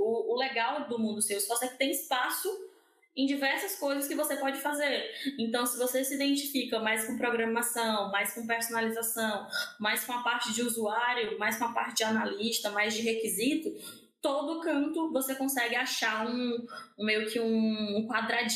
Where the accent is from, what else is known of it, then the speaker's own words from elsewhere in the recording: Ceará, Brazil; que eu sou do Nordeste, gente. Ceará.